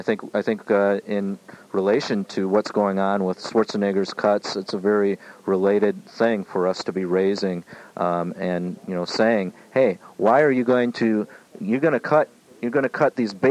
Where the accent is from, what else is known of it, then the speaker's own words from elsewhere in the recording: United States; first language Lakota; I personally suffered the indignity of being deprived of speaking my native tongue and following Lakota traditions.